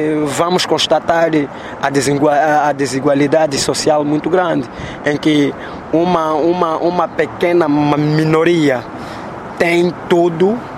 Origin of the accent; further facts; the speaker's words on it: Luena, Moxico, Angola; also born or lived in Luanda; sou natural do Luena, Moxico, mas nasci em Luanda.